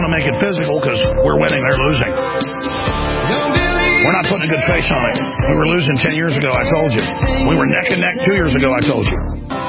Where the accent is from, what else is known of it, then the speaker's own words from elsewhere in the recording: Southern United States, United States; Fake Southerners. I'm a Southerner, you're not.